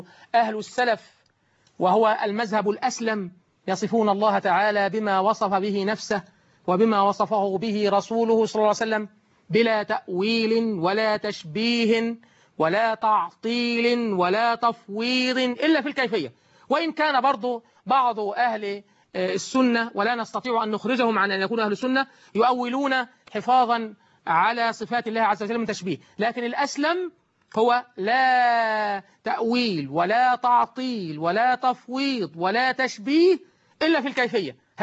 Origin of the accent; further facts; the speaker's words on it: Egypt; وأن يجعل بلدنا مصر بلد أمن وأمان وخير وعدل وإحسان